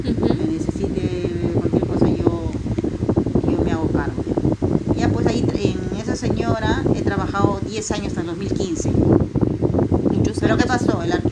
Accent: Peru; en mi país hay un lugar que se llama Arequipa, una provincia, un departamento

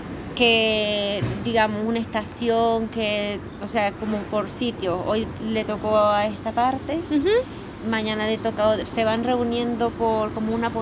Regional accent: Matagalpa, Nicaragua; moved away as an adult; soy de Nicaragua, tengo 24 años. Pues hace 3 años, bueno, voy a cumplir 3 años que he llegado.

